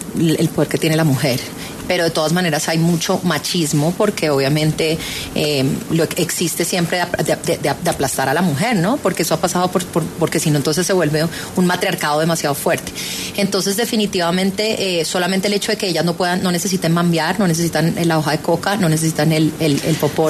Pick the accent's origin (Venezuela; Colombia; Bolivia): Colombia; Bogotá; las dos somos del app de Bogotá